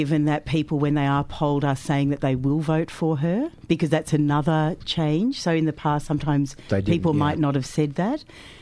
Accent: Queensland, Australia; well, I come from Queensland originally.

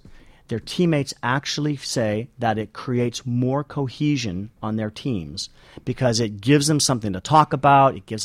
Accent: United States; although I'm American

